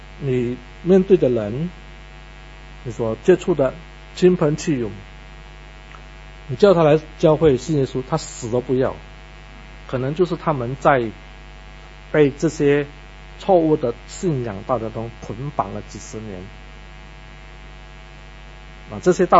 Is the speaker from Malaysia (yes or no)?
yes; Malaysia; 其实我也是马来西亚过来的。